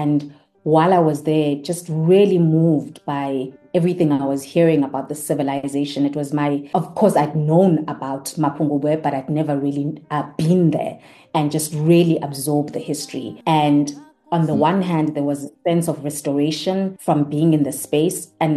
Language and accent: English; Eastern Cape, South Africa; I come from the Eastern Cape, and that location was very important in terms of me just picking up sounds around me.